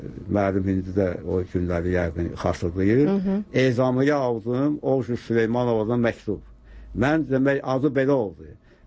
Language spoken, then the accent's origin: Azerbaijani; Bülbülə, Baku, Azerbaijan; mən bülbüləli balasıyam. Bakıdan gəlmişəm, səni axtarıram.